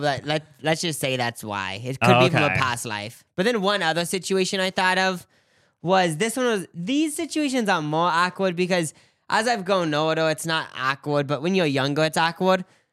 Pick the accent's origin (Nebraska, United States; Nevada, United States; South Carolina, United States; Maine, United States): Nebraska, United States; oh, where are you from? It sounds like you have an accent. And then this was so long ago, probably like 6 years ago, but I think I just said like, oh, I'm from Nebraska.